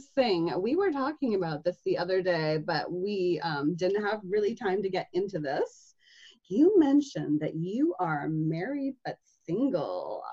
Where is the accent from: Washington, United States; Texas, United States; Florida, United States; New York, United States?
Washington, United States; Seattle; so I'm from Seattle. I live in Seattle and stuff.